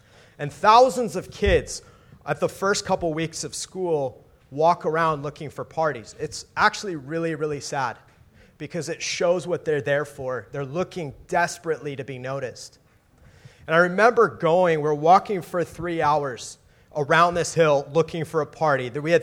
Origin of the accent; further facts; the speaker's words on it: California, United States; They maybe know I'm from California.